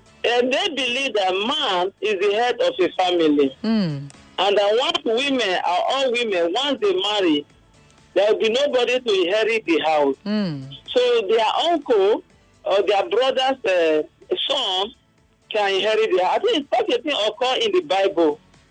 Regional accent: Lagos, Nigeria; from Lagos.

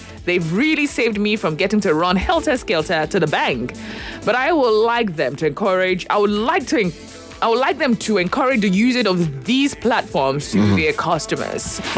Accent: Egbeda, Lagos, Nigeria; from Egbeda.

